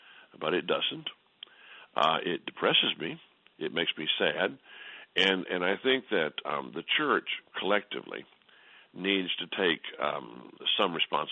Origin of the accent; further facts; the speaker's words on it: United States; born there; I had, through the providence of God, the privilege of being born in this great country.